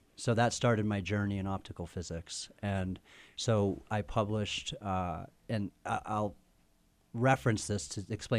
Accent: Park City, Utah, United States; come to beautiful Park City, my hometown, and that's why it's here.

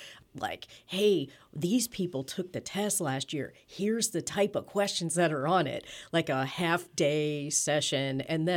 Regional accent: Illinois, United States; I'm from Illinois, but it looks like Kansas in right.

